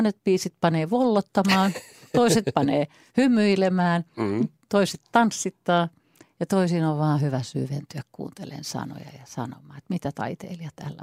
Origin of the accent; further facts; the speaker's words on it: Vaasa, Ostrobothnia, Finland; Mä oon Vaasasta kotoisin, eli niin mä oon näitä kustfolket, eli merenranta-ihmisiä rannikon kanssa. Sen ajan Vaasa, mihin mä synnyin, oli tavattoman kaksikielinen. Siellä oli ruotsin kieli ja suomen kieli.